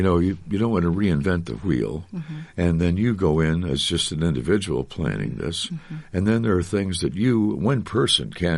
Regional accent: Story City, Iowa, United States; I'm from Story City.

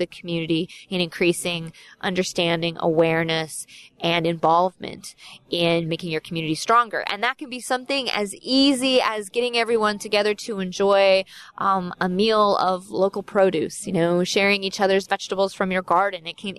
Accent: Iowa, United States; I grew up on a farm, and I have never known more connection to where my food comes from, to the land, to the impact I have on a day-to-day basis than you know, growing up on a farm and being an Iowan.

